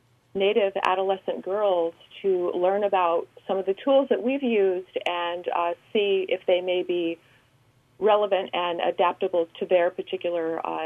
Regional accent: Oklahoma, United States; now in New York City, United States; I'm from Oklahoma, but I'm actually based in New York City.

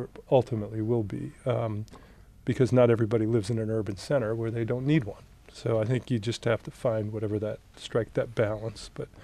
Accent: Boston, Massachusetts, United States; also born or lived in Dallas; I lived in Dallas in the 90s, and Dallas was the ultimate automobile car. I grew up in Boston, and we didn't have many cars, but Dallas was automobiles.

